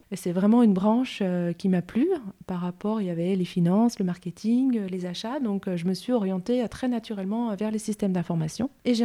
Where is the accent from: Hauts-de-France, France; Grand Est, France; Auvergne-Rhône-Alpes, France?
Auvergne-Rhône-Alpes, France; Annecy; born there; now in Loire, France; Moi, je suis née en Annecy, en Haute-Savoie.